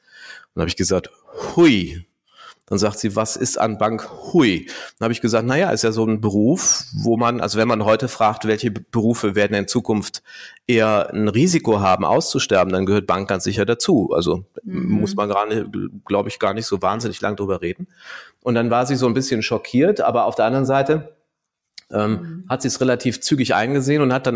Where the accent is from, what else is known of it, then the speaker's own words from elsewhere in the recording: Cologne, North Rhine-Westphalia, Germany; Bei uns in Köln